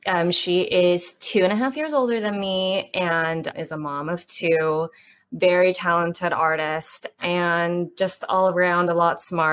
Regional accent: Torrance, California, United States; It was great. I mean, I have no complaints. Torrance is a suburb outside of LA, but happens to be very diverse.

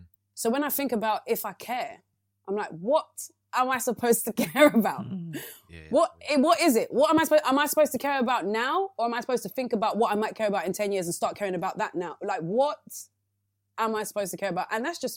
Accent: Tottenham, London, United Kingdom; growing up in Tottenham with three brothers, my mum and my dad, who were born in Nigeria, who raised four kids in England

